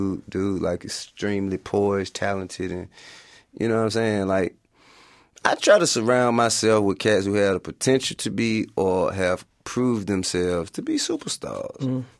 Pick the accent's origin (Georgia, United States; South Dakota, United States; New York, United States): Georgia, United States; Atlanta; and forgive me, but I'm from Atlanta, so I just kind of feel obligated to make at least one strip club record.